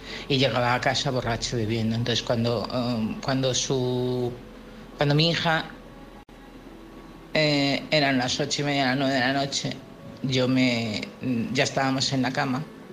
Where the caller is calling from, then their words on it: Community of Madrid, Spain; de Madrid, de un pueblecito de Madrid.